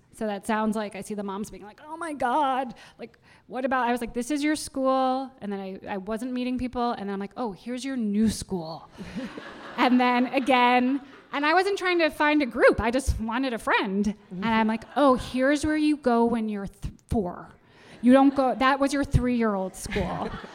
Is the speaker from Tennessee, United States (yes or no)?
no; Northbrook, Illinois, United States; I'm from Northbrook, so shout out to you Northbrook people.